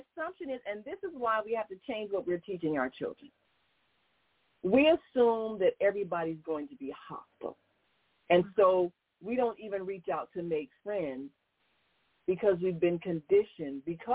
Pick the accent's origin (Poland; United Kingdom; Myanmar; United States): United States; born there; and I explained that I was born in America